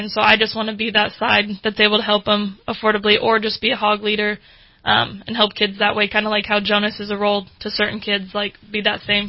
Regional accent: Red Bluff, California, United States; I knew I didn't want to go too far because I'm only from Red Bluff, so pretty local.

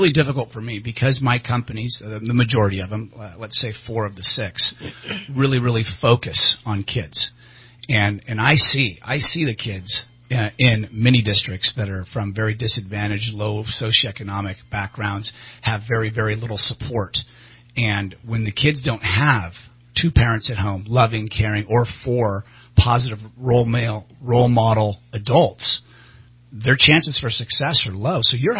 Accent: California, United States; growing up in Shasta County, I didn't have a lot of gay friends.

